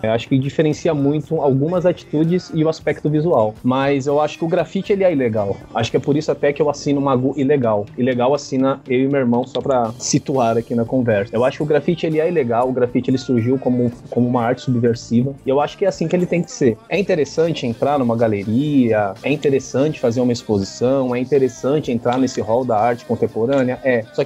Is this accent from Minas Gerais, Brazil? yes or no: no; Guarulhos, São Paulo, Brazil; Eu sou do bairro dos Pimentas, em Guarulhos, em 94. Imagina a internet para chegar aqui, né?